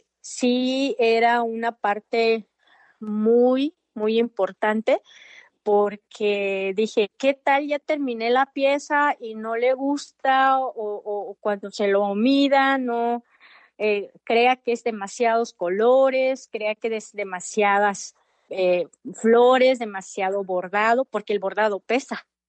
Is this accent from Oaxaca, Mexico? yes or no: yes; Oaxaca, Mexico; Así es un bordado de flores, que es la esencia pues de mi pueblo, es la esencia de la región del Istmo de Tehuantepec.